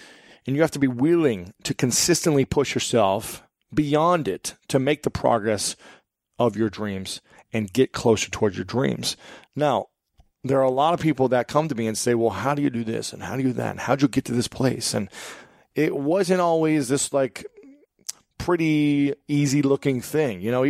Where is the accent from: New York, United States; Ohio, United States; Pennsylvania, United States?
Ohio, United States; Columbus; I just got back from my hometown, Columbus, Ohio, O-H-I-O, and had an incredible time.